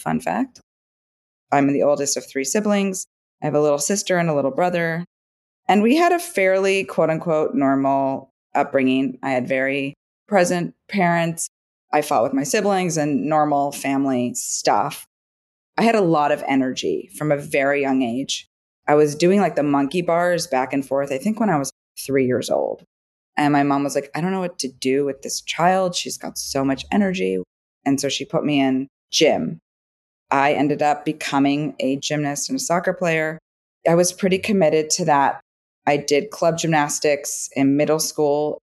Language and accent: English; Evanston, Illinois, United States; I am from Evanston, Illinois. It's the first suburb north of Chicago, where Northwestern University is. And Evanston's a very unique suburb. They ended up buying a house there the year before I was born.